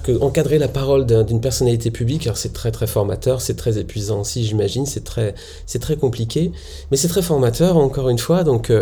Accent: Nice, Provence-Alpes-Côte d'Azur, France; Moi, je suis niçois

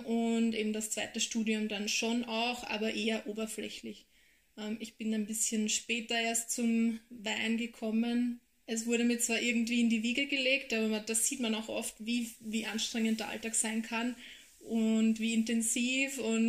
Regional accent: Lower Austria, Austria; bin aus Österreich, das hört man vielleicht. Ja. Genauer gesagt Niederösterreich

